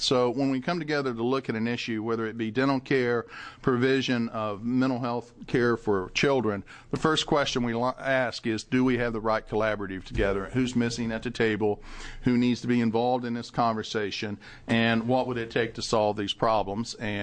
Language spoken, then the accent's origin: English; Kentucky, United States; I grew up in Eastern Kentucky. We had well water.